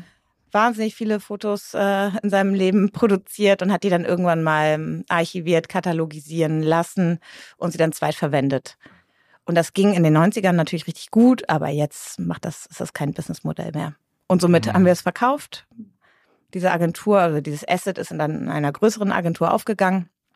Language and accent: German; Hamburg, Germany; Ich bin eigentlich Hamburgerin. Fangen wir mal damit an. Eigentlich bin ich Hamburgerin